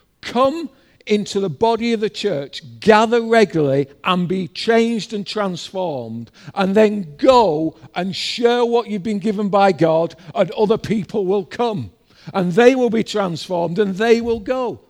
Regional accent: United Kingdom; And being British, we all feel sorry for the guy who had one talent.

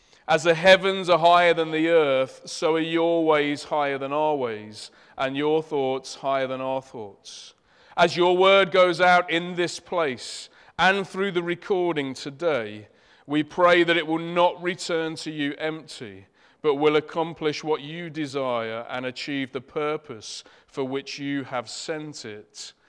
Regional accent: Leicester, East Midlands, United Kingdom; accent: Leicester; I know my Leicester accent makes it sound like an axe that you're going to chop something

